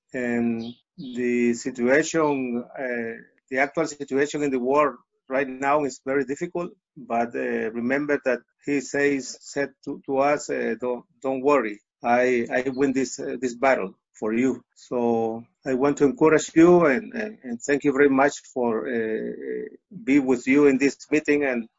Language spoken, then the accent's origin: English; Managua, Nicaragua; from Managua, Nicaragua.